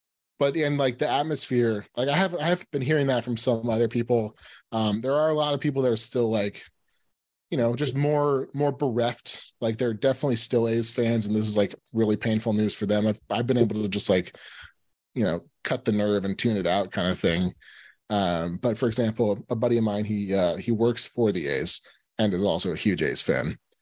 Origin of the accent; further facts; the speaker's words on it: California, United States; I grew up in the East Bay.